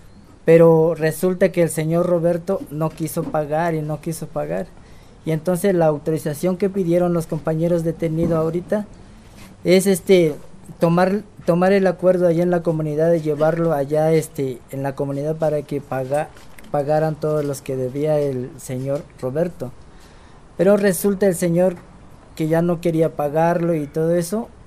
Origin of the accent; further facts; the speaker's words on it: Mitzitón, Chiapas, Mexico; venimos de la comunidad de Mitzitón